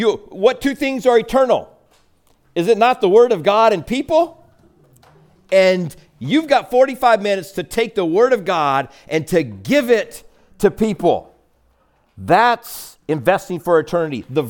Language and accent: English; Clona, Iowa, United States; And at our church where I grew up in Clona, Iowa